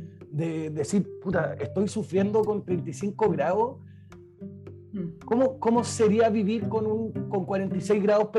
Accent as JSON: {"language": "Spanish", "town": "Santiago", "region": "Santiago Metropolitan Region", "country": "Chile", "tie": "born or raised there", "said": "yo detesto el calor de Santiago, siendo santiaguino de toda la vida igual"}